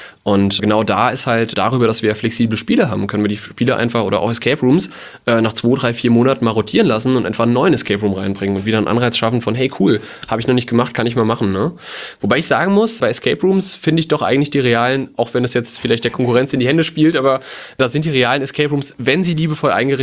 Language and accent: German; Mainz, Rhineland-Palatinate, Germany; Mainz ist für mich meine Heimat.